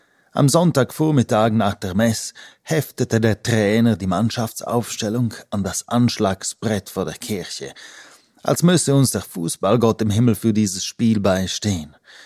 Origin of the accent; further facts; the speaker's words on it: Graubünden, Switzerland; dass die Leute aus dem Bergell und die aus der Surselva, wo ich aufgewachsen bin, einander vielleicht doch ähnlicher sind